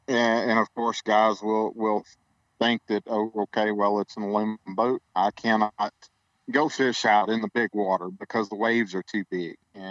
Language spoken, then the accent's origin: English; Louisiana, United States; now in Arkansas, United States; because of the situation that I grew up fishing in Louisiana. You know, that's all we had.